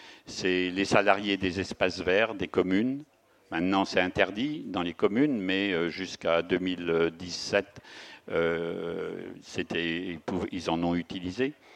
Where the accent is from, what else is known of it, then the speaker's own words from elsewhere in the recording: Brittany, France; Donc moi, je viens d'auprès de Rennes, en Bretagne.